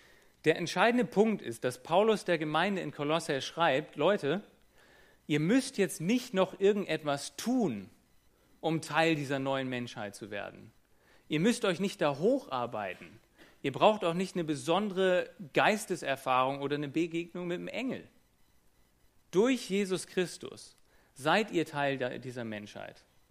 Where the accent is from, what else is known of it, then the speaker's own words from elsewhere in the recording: Hamburg, Germany; Ich war Hamburger Großstädter, junger Mann, kam aus einem linksliberalen, intellektuellen Milieu